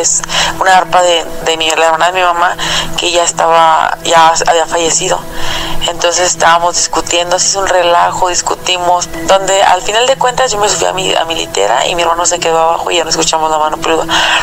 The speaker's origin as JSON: {"language": "Spanish", "region": "Guanajuato", "country": "Mexico", "said": "soy de Guanajuato."}